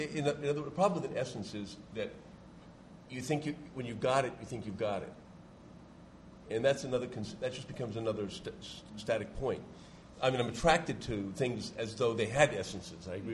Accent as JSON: {"language": "English", "country": "United States", "said": "I mean, I'm an American."}